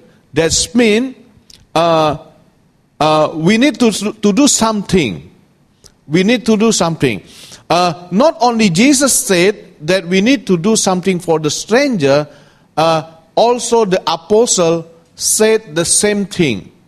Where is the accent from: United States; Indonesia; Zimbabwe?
Indonesia; now in Hong Kong; I'm from Indonesia, moved to Hong Kong as a immigrant professional.